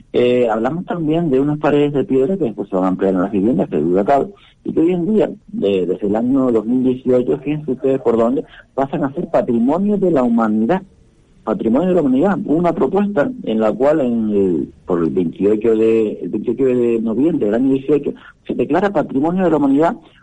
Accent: Canary Islands, Spain; a los que somos de Fuerteventura y lo vemos, pues, a diario

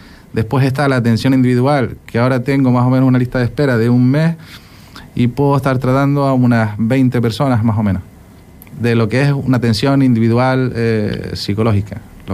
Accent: Canary Islands, Spain; como soy muy majorero

